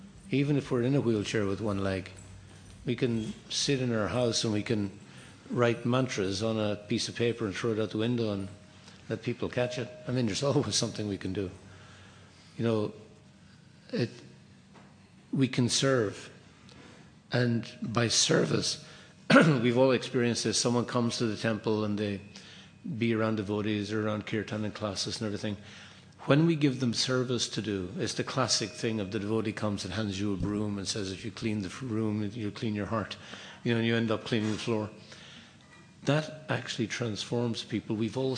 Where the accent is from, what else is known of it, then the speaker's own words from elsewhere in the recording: Ireland; I'm Irish, we like that too.